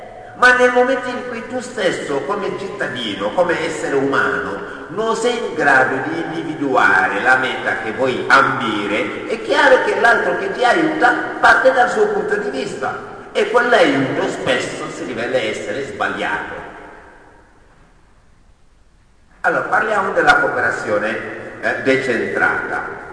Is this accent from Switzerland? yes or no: no; Senegal; Io sono senegalese non per scelta.